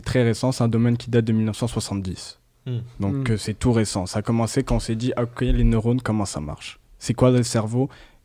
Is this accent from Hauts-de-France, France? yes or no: no; Nice, Provence-Alpes-Côte d'Azur, France; now in Canada; Moi, je viens de France, je viens du sud, je viens de Nice. Donc, il fait souvent chaud.